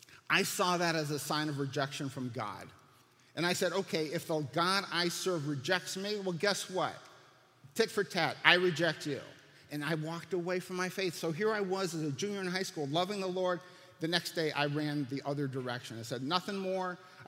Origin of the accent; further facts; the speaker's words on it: Detroit, Michigan, United States; also born or lived in Columbus, United States; I was born in Columbus, Ohio. By 66, we moved to Detroit, Michigan, where I grew up.